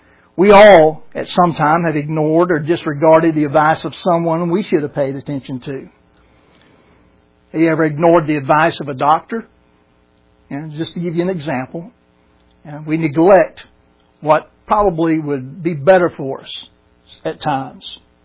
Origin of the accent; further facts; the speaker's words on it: Brunswick, Georgia, United States; when I was a kid growing up in Brunswick, Georgia.